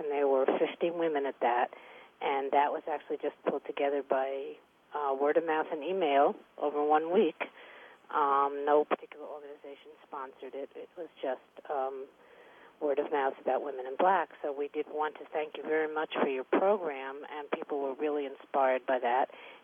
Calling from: Boulder, Colorado, United States; I am calling from Boulder, Colorado, listening, of course, to KGNU.

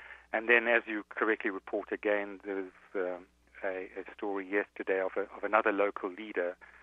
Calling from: Johannesburg, Gauteng, South Africa; Yes, I'm speaking from Johannesburg.

